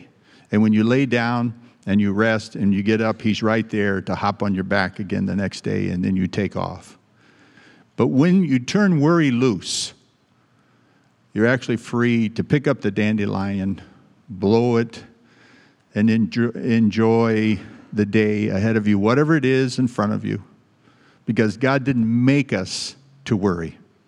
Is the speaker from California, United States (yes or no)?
yes; California, United States; So when you leave Los Angeles driving to where I was raised in San Joaquin Valley, you have to cross pretty good mountain range.